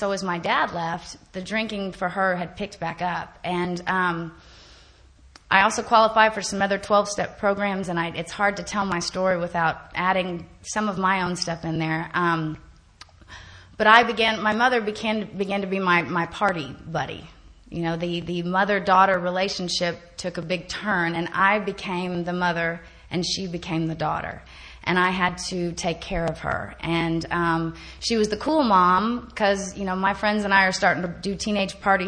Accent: Texas, United States; But I'm from Texas, and I come from a normal dysfunctional home, whatever you want to call it.

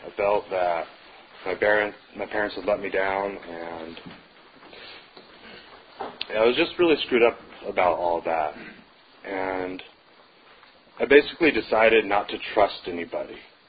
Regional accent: Denver, Colorado, United States; I am from Denver, Colorado.

